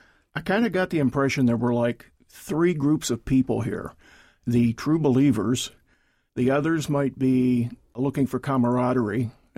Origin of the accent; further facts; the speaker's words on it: West Virginia, United States; moved away; since I came from West Virginia in the 60s, I remember the Mothman thing